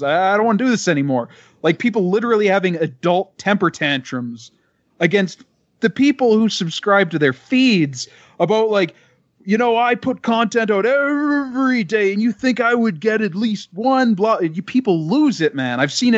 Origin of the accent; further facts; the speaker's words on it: Canada; because I'm from Canada, obviously.